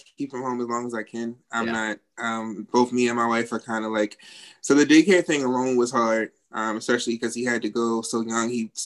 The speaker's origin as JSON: {"language": "English", "town": "Baltimore", "region": "Maryland", "country": "United States", "said": "I'm 31. I'm from Baltimore, Maryland."}